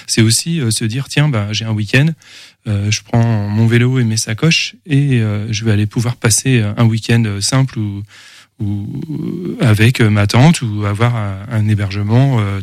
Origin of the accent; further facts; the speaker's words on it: Pays de la Loire, France; je suis angevin, enfin je suis né en Anjou